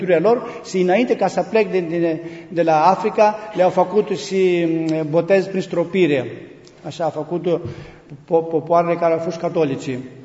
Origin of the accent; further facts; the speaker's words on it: Greece; Romanian is a second language; vreau să vă spun că eu nu sunt român, sunt grec. Și nu știu foarte bine ca să vorbesc românească.